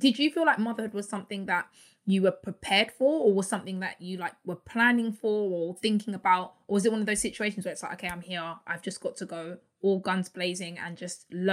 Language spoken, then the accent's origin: English; United Kingdom; even that recognition for Black British women here, let alone, you know, in the States, we kind of take it really personally and everyone really gets behind you and is rooting for you.